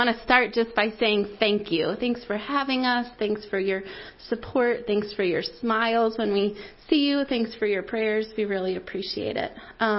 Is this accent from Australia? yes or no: no; New York, United States; now in Grove City, United States; We are from Grove City. Trevor and I actually originally from New York, but went to Grove City College, raised our family here.